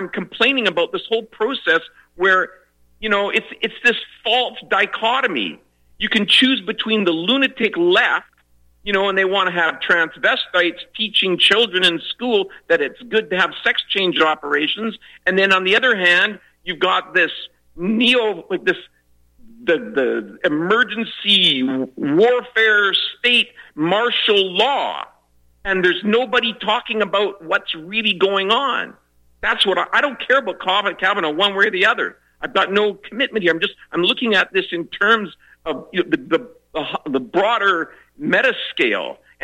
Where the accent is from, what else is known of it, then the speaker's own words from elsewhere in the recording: Canada; I'm a Canadian, but I'm watching you guys